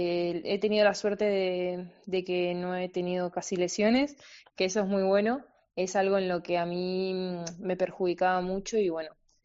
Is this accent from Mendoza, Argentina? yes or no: yes; Mendoza, Argentina; Somos las dos de Mendoza, venimos de Argentina